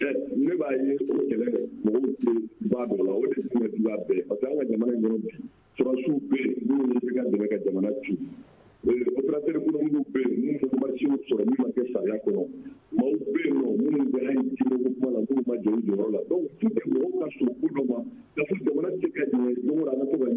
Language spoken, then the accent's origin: French; Mali; Mais on est d'accord que tous les Maliens soient associés à ce qui engagera notre pays très rapidement.